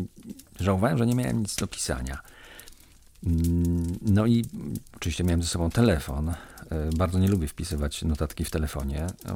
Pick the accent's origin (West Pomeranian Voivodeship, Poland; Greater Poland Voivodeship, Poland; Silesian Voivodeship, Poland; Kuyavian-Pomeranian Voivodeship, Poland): Silesian Voivodeship, Poland; Kozy; Ja się urodziłem u stóp Beskidu Małego, zresztą tak się ułożyło moje życie, że praktycznie większość tego życia mieszkałem u stóp Beskidu Małego w różnych miejscach i nadal teraz też u stóp Beskidu Małego mieszkam, ale wtedy z mojej rodzinnej wioski w Kozach